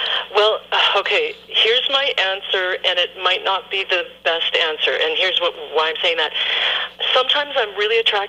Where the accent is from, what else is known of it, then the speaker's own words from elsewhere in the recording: Canada; Because I'm Canadian, song.